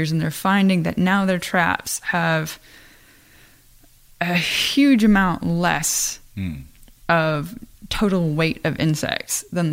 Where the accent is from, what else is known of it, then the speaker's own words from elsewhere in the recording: Iowa, United States; I am from Iowa. You know, I have family that farm.